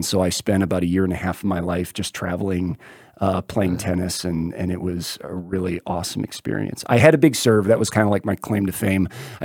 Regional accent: Vero Beach, Florida, United States; also born or lived in Detroit; Oh, so originally I'm from Detroit. Was born there, moved to Florida when I was about 12. So I say that I'm from Florida just because the majority of my adolescence was me growing up in little, sleepy Vero Beach, Florida

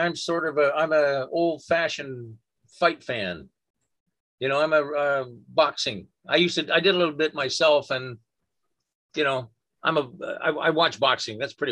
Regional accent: Vancouver, British Columbia, Canada; I'm from Vancouver. Our hockey team is the Vancouver Canucks.

